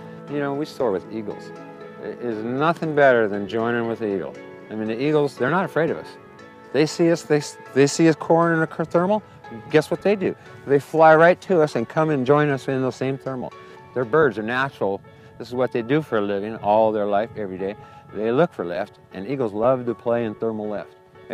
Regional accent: Kodiak, Alaska, United States; Growing up in Kodiak, the parents say, go outside and play.

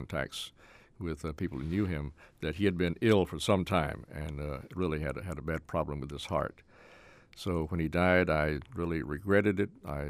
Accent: North Carolina, United States; accent: Tar Heel; I worked on my Tar Heel accent in the early days, very conscious of it.

